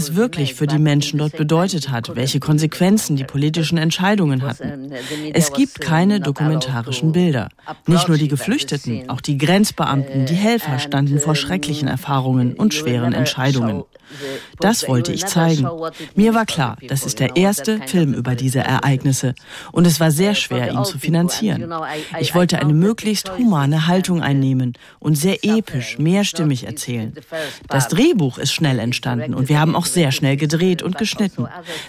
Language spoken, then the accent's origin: German; Poland; Mich hat das als Polin sehr betroffen.